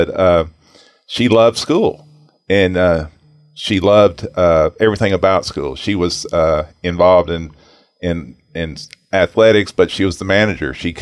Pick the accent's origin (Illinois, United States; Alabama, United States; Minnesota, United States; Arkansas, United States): Arkansas, United States; Hot Springs; And as we like to kind of tell a little bit about ourselves, and we're from Hot Springs, Arkansas.